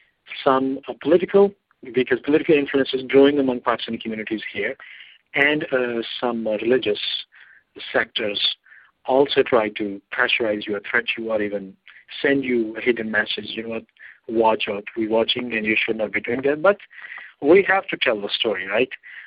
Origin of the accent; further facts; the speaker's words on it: Pakistan; When I was growing up in Pakistan, there was a hate among people against India